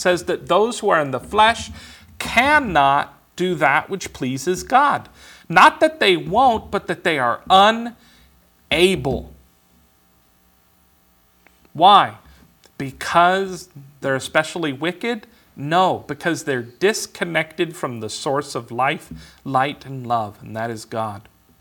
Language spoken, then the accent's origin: English; California, United States; Back then, when I was growing up in California, I always wore shorts and no shoes, unless somebody made me wear pants and shoes.